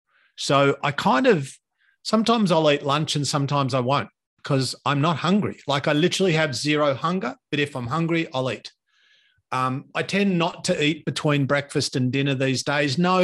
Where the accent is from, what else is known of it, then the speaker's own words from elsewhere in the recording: Australia; I grew up in Australia, in an Australian household with traditional kind of, you know, food and a mum who loved to cook.